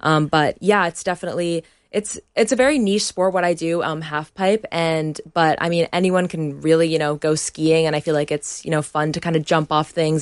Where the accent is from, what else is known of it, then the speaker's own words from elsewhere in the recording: United States; I was born in America and I grew up there, but my dad is British, my mom is Malaysian, so I've had all these kind of like influences growing up.